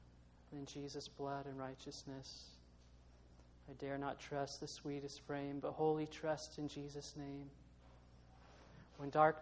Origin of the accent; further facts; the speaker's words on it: United States; at least for me as an American.